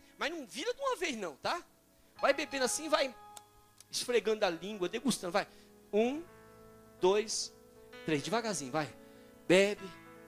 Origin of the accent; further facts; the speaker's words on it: São Paulo, Brazil; a gente morava com 15 pessoas em dois cômodos, uma cozinha e um quarto só, feito de barraco de tábua lá no morro, na Vila Brasilândia, onde eu nasci.